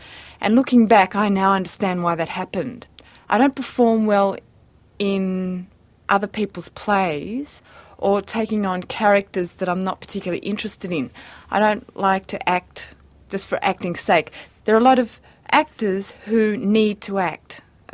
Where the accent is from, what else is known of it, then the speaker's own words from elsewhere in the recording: Melbourne, Victoria, Australia; I grew up in Melbourne.